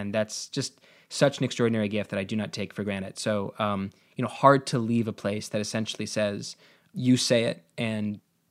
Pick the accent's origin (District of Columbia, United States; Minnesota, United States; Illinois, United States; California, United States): District of Columbia, United States; Washington; When I got the Washington Post, I grew up in Washington, D.C., the only section of the newspaper that I would immediately throw in the trash was the business section.